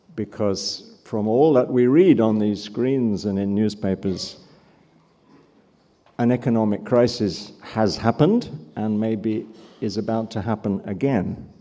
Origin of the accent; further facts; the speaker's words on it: London, United Kingdom; born there; I was born in London